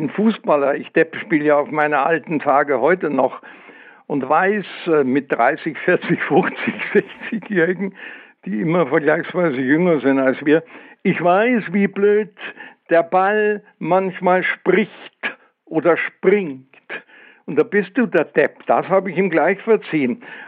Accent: Munich, Bavaria, Germany; obwohl ich ja Münchner, als Münchner hierher gekommen bin und Bayern-Fan war.

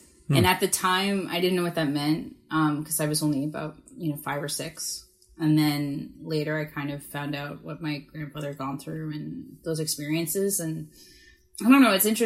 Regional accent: Toronto, Ontario, Canada; born there; I was born in Toronto. My family all settled in Kensington Market kind of in the late 50s, early 60s after surviving the Holocaust.

